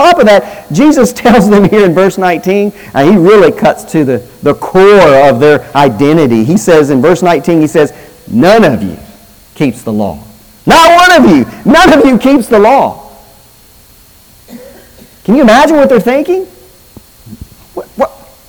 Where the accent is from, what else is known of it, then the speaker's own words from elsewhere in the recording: United States; They just knew we were foreigners and we're white. We're from America. We must be rich.